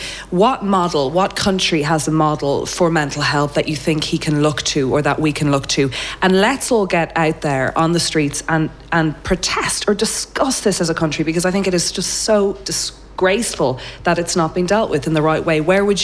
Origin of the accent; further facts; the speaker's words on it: Ireland; It was a taboo in this country. I mean, let's be honest about it. As Irish people, we're always like, we're grand.